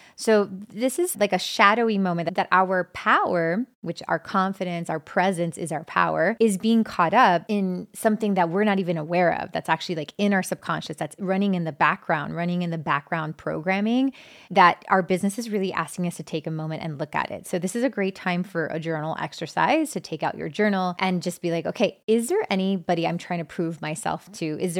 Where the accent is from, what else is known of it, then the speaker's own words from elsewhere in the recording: Miami, Florida, United States; Growing up in Miami, being, you know, of Cuban descent, I didn't have any friends that were not Cuban. Like all my friends were Cuban. I grew up in this very tight community.